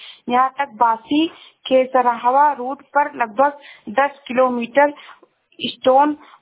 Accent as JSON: {"language": "Hindi", "town": "Shravasti", "region": "Uttar Pradesh", "country": "India", "said": "मैं जिला श्रावस्ती से हूँ।"}